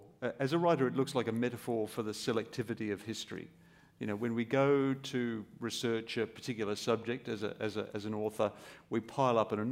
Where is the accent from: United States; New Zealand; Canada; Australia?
Australia; As an Australian, we have a country that has a very, very ancient history and a very, very recent history.